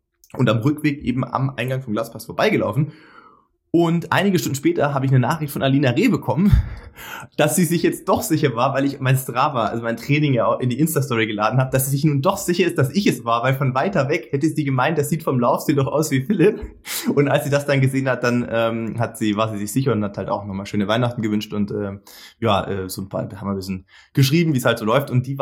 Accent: Baden-Württemberg, Germany; born there; ich komme als gebürtiger Schwabe hier aus dem Epizentrum von einem großen deutschen Automobilkonzern

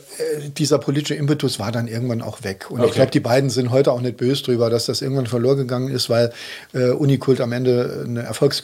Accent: Köllerbach, Saarland, Germany; Ich komme ja auch aus Köllerbach, deswegen macht mich das natürlich besonders stolz.

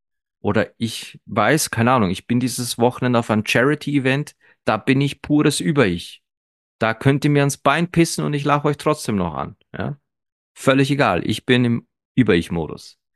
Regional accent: Austria

